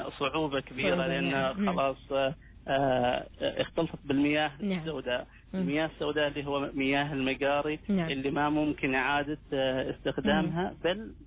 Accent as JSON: {"language": "Arabic", "country": "Oman", "said": "احنا طبيعتنا كعمانيين"}